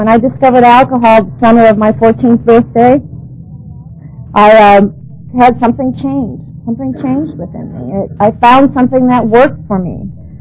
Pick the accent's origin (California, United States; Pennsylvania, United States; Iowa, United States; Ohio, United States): Iowa, United States; Mount Vernon; I grew up in Mount Vernon, Iowa, so my parents got to come and spend some time with you on Friday and Saturday